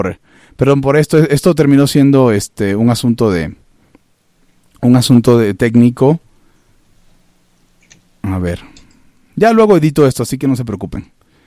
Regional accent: Venezuela; born there; yo nací en Venezuela y me tocó ver cómo el país se lo llevó el comunismo

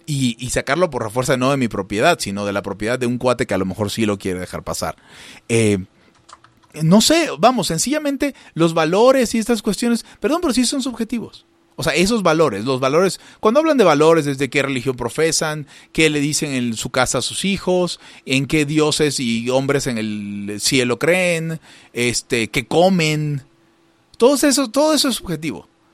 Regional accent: Mexico; nuestra propiedad pública como mexicanos

